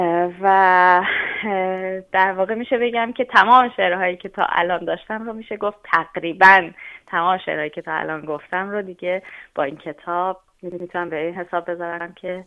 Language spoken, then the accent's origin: Persian; Iran; moved away; الان چند سالی هستش که خارج از ایرانم و البته به اجبار.